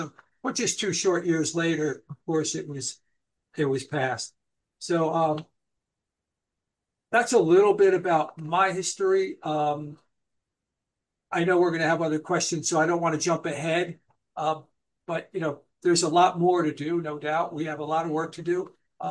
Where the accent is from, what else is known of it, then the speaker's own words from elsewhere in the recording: Newburgh, New York, United States; And he had an office here in my hometown in Newburgh.